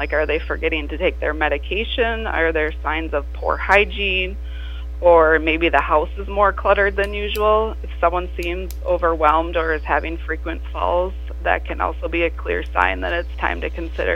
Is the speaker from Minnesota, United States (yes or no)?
yes; Appleton, Minnesota, United States; I'm from the Appleton area.